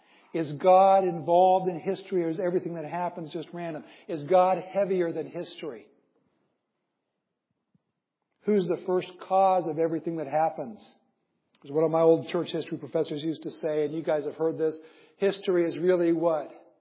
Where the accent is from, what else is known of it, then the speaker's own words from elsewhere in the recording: Iowa, United States; So growing up in Iowa, working for that farmer my senior year, I did all sorts of things.